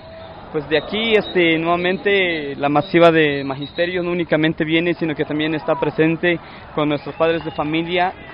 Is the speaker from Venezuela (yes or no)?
no; Chiapas, Mexico; Pues aquí nosotros somos de Chiapas.